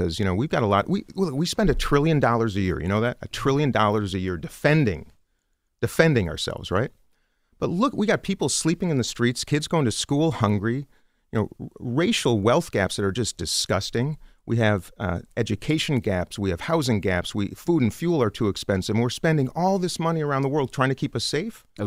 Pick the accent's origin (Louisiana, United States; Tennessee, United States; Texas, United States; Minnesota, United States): Minnesota, United States; You know, look, I come from Minnesota. I'm a white congressman from a suburban Minneapolis district.